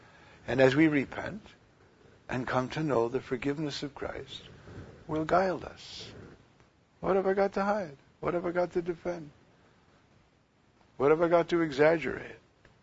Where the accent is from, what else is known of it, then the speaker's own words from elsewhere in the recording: New York, United States; Well, that's not bad. I'm a New Yorker.